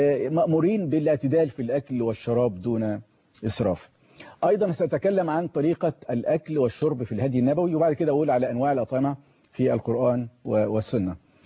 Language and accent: Arabic; Egypt; وطريقه الاكل احنا عندنا في مصر غريبه جدا